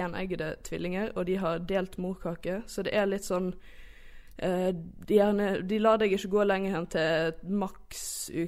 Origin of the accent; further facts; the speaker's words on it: Førde, Vestland, Norway; now in Bergen, Norway; Jeg er 24 år gammel, og så er jeg originalt fra Førde, men jeg bor i Bergen.